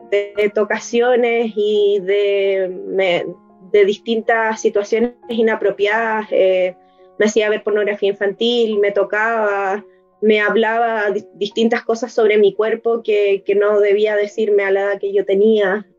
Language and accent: Spanish; Chile; Bueno, yo soy profesora chilena.